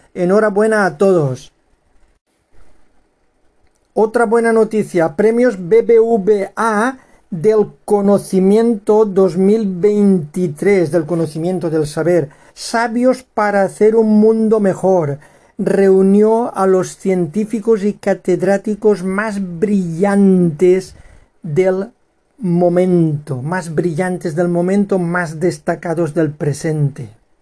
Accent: Valencian Community, Spain; Y hay que tirar para la tierra, porque sabéis que yo soy valenciano.

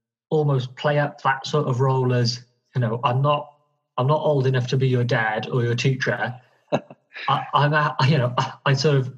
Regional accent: Cardiff, Wales, United Kingdom; born there; So I was born in Cardiff, and I still live in Cardiff in Wales in the UK.

